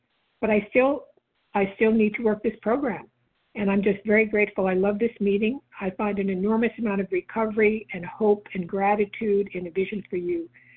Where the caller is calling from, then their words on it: New York, United States; I'm calling from New York.